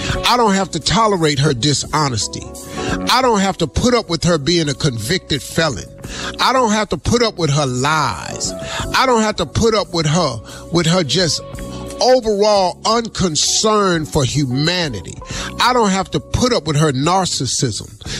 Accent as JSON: {"language": "English", "country": "United States", "said": "Look. I'm an American."}